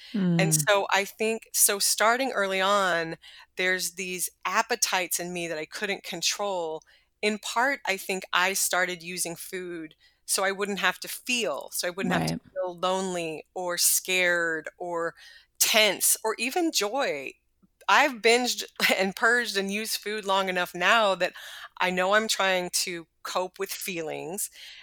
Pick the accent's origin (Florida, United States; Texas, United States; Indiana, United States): Texas, United States; I think that I'm from Texas and my parents are from the South.